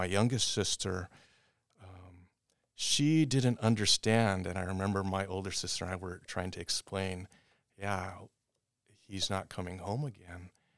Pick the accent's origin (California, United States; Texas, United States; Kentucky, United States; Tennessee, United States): California, United States; Oakland; I grew up born in Oakland, California.